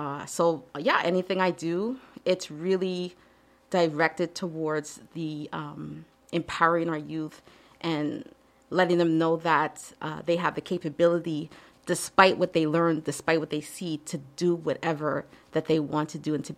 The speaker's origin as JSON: {"language": "English", "town": "Montreal", "region": "Quebec", "country": "Canada", "tie": "born or raised there", "said": "It was not easy growing up in Montreal, predominantly always the only Black child in school, in my classes, in any activities I was doing."}